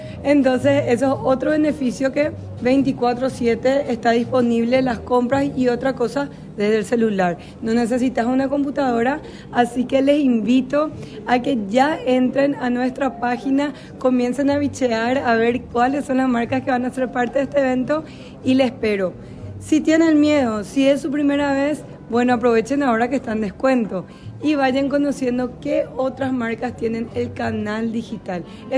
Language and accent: Spanish; Paraguay; nosotros como paraguayos podamos implementar un canal nuevo de ventas y poder llegar a todo el país